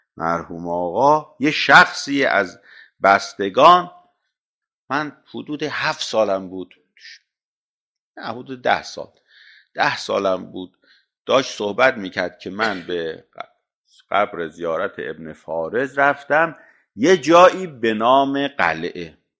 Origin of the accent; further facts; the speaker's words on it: Iran; ما که ایرانی هستیم میدونیم